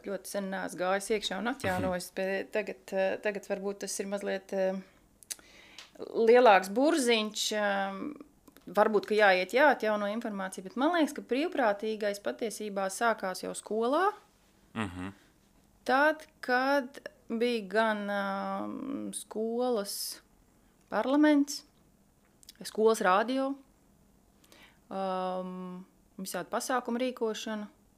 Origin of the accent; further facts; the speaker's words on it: Jelgava, Zemgale, Latvia; jo es no Jelgavas tātad esmu.